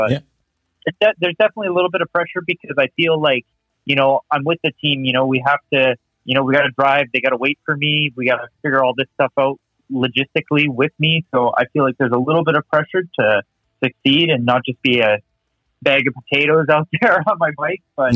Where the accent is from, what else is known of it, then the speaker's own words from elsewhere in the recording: Thunder Bay, Ontario, Canada; I'm 24 years old. I'm from Thunder Bay, Ontario, Canada.